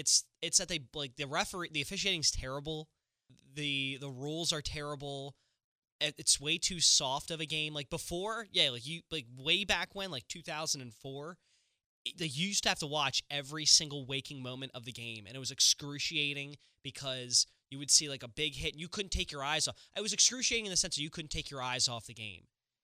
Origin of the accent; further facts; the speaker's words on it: Delaware, United States; We also talk a lot about just, you know, growing up in Delaware, what we did as kids.